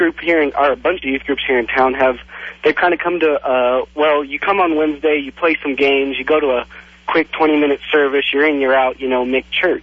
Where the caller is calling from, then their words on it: Clovis, New Mexico, United States; Clovis, New Mexico.